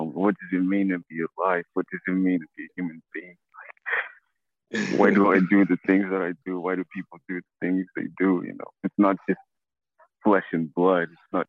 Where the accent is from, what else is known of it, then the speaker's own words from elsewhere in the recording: Zimbabwe; Like growing up in Zimbabwe, like taught me like how important sport to be part of the team is.